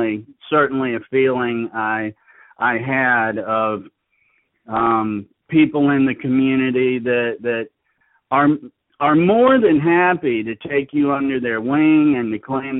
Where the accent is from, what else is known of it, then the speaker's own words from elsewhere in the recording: Nashville, Tennessee, United States; born there; also born or lived in Charlotte / New Orleans / Washington D.C. / Baltimore; now in Central Florida, United States; I was born in Nashville, and I've lived around the Southeast, Charlotte, New Orleans. Lived in the D.C., Baltimore area. At this point in time, I'm in Central Florida